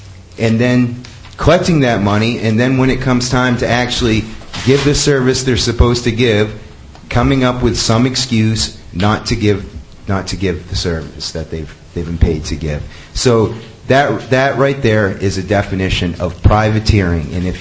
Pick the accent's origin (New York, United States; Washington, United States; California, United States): New York, United States; Freeville; I'm from Freeville.